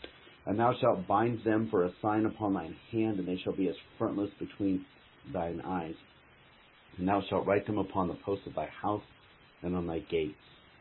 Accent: Omaha, Nebraska, United States; I come from Omaha, Nebraska, USA.

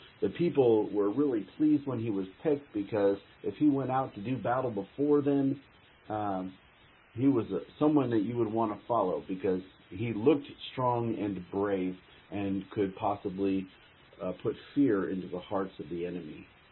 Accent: Omaha, Nebraska, United States; I come from Omaha, Nebraska, USA.

